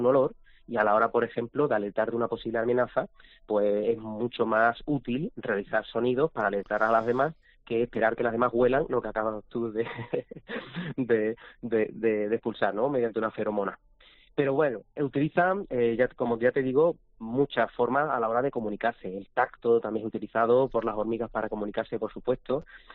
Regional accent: Sanlúcar de Barrameda, Andalusia, Spain; yo soy de Sanlúcar de Barrameda, entonces yo prefiero los langostinos

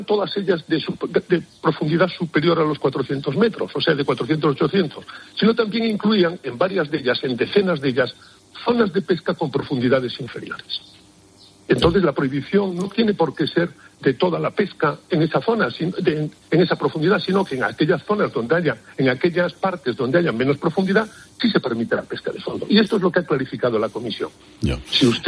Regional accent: Galicia, Spain; en mi tierra, en Galicia

